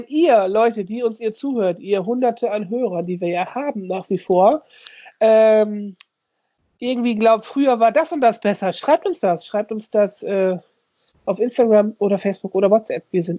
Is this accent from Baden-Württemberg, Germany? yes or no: no; Lower Saxony, Germany